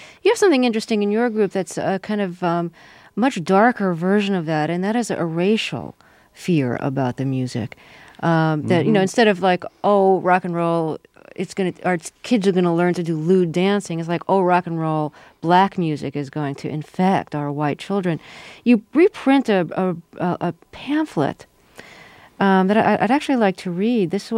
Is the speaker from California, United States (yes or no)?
no; Brooklyn, New York, United States; No, I grew up in Brooklyn and used to go to see the Murray the K rock and roll shows.